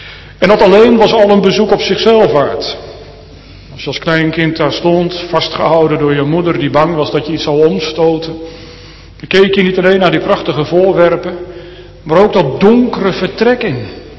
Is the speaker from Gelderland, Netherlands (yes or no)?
yes; Harderwijk, Gelderland, Netherlands; Opgegroeid in Harderwijk, met een monumentale binnenstad, niet meer compleet.